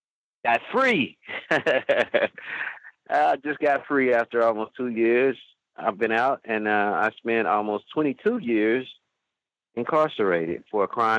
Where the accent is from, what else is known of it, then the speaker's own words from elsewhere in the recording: Tulsa, Oklahoma, United States; Oh man, my life growing up in Tulsa was pretty cool.